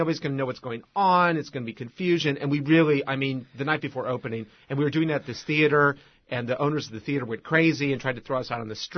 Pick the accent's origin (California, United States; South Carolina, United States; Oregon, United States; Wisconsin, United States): California, United States; Ross; I'm from the Bay Area. I'm from Ross, California. In Marin County, I went to Redwood High